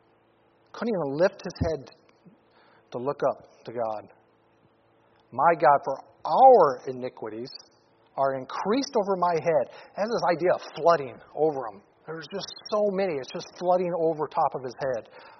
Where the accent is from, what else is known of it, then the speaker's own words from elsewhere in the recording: Detroit, Michigan, United States; You know, I used to listen to music growing up in Detroit.